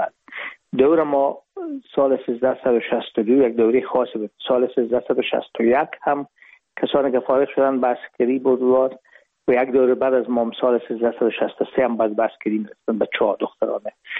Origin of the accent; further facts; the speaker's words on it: Herat, Afghanistan; moved away as an adult; now in Hamburg, Germany; رفتیم از کابل به هرات و پیشی که فاکولته رو پایان برسانیم یا دیپلومی بگیریم از هرات از طریق زمینی داخل مرز ایران شدیم